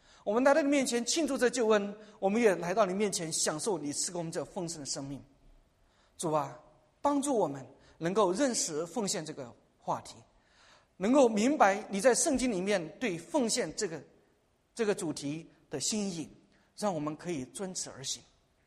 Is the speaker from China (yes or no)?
yes; Sichuan, China; 钱钱钱，命相连啊，是我们四川人的一个土话。